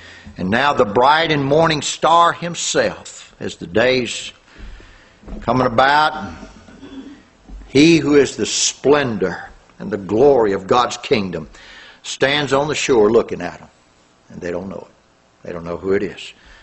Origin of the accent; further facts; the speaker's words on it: Louisiana, United States; But I'm from Louisiana. And I can tell you this.